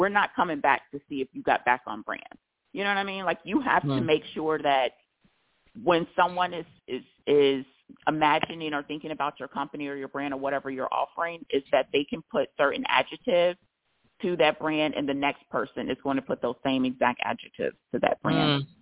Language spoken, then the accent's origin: English; Chicago, Illinois, United States; I'm from the Midwest. And so when I'm home, when I go back to Chicago, there's a Dunkin' Donuts just about every other block.